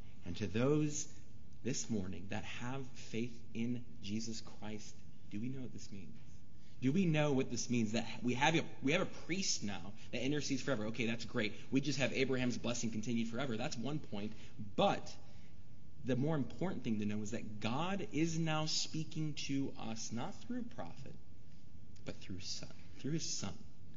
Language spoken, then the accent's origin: English; Chicago, Illinois, United States; I'm from Chicago. Let's say the Bulls.